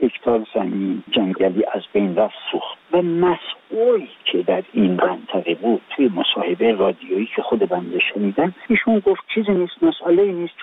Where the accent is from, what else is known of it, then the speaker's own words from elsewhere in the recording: Iran; به عنوان یک ایرانی علاقمند به محیط زیست کشورم